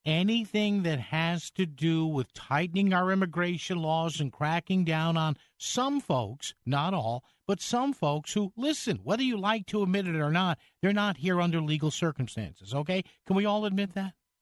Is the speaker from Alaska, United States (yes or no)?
no; New Haven, Connecticut, United States; mayor of New Haven, Justin Elliker, who I think is, at level, a pretty smart guy, does a decent job in my hometown.